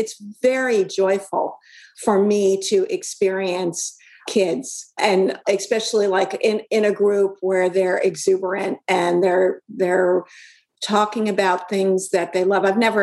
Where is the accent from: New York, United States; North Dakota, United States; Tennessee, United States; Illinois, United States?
New York, United States; Brooklyn; so I grew up in Brooklyn, and down in Dumbo, there was a city garbage dump.